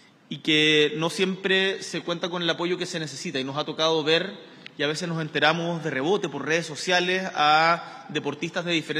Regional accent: Punta Arenas, Magallanes, Chile; yo vengo de Punta Arenas, y me acuerdo que mis compañeros, los que eran destacados en deporte, tenían que hacer bingos para poder ir a jugar

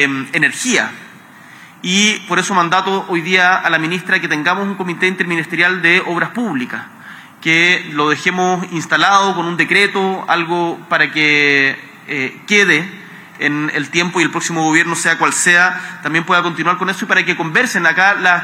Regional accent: Chile; Nosotros ya no podemos decir vengo de Chile, un país pequeño, sino que somos un país mediano.

